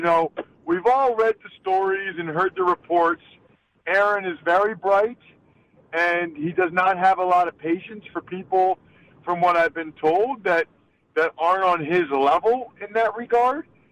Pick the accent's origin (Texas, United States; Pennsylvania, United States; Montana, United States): Pennsylvania, United States; I'm from Pennsylvania, but I tell people all the time, if I had to live somewhere else, it would be Wisconsin